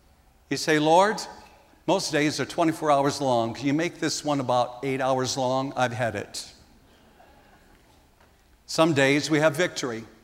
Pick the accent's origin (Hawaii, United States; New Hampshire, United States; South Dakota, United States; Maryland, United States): South Dakota, United States; Last weekend, I was out in South Dakota for the 125th anniversary of my hometown, as well as our family reunion.